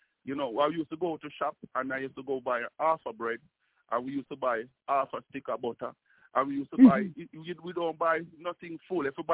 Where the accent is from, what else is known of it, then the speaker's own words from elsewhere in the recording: Jamaica; We are most Jamaican people, we don't have any rich uncle and we don't have any assistant